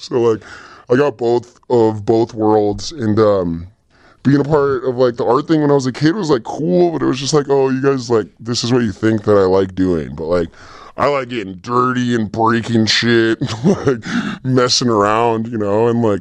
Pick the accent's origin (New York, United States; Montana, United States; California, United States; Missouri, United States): California, United States; Los Angeles; I grew up in Los Angeles seeing these people thriving.